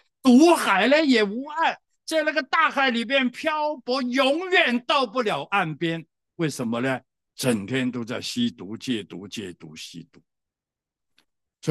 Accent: Hong Kong; 我从小在香港长大

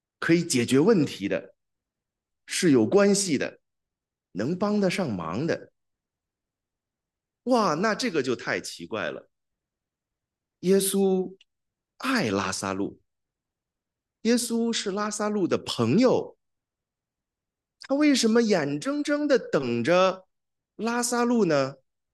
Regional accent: China; 我们中国人讲啊，人命关天，是不是？

